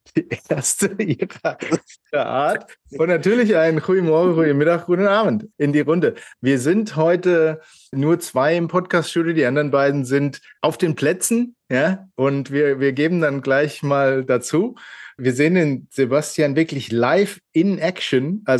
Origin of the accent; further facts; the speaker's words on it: Mainz, Rhineland-Palatinate, Germany; Ich muss jetzt aber nochmal kurz reingrätschen als Mainzer in die Frankfurter.